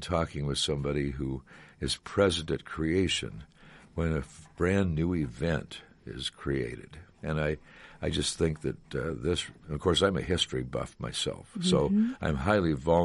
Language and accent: English; Story City, Iowa, United States; Now, I'm from Story City.